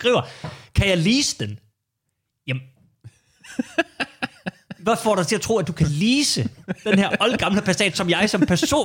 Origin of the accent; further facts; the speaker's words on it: Aalborg, North Denmark Region, Denmark; Jamen, jeg er fra Aalborg.